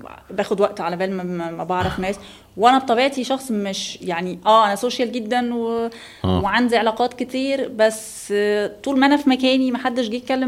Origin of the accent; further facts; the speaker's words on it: Egypt; انا اصلا ما كنتش مولوده في مصر لان كان اهلي عايشين بره. والرحله ابتدت لما جينا هنا مصر.